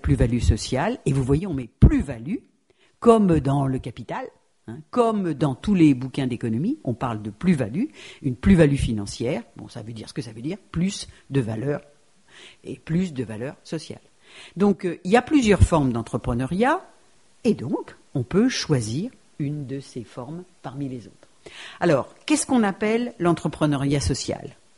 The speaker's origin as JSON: {"language": "French", "country": "France", "said": "en tant que Française de base"}